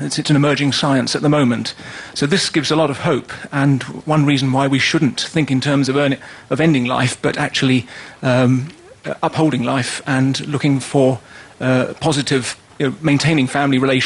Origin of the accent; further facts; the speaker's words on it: London, United Kingdom; I'm from East London.